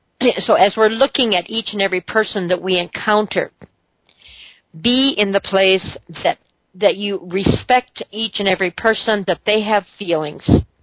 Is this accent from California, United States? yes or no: yes; Mount Shasta, California, United States; Now, realizing that I came from Mount Shasta with a farmer's market of 3 trucks, maybe 5 on a good Monday or Thursday.